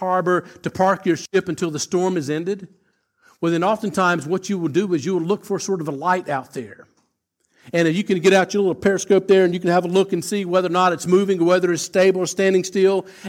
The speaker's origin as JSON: {"language": "English", "region": "South Carolina", "country": "United States", "said": "in case you are new to our church here this morning and you haven't figured out my accent yet, I'm originally from South Carolina, over on the east coast of the U.S."}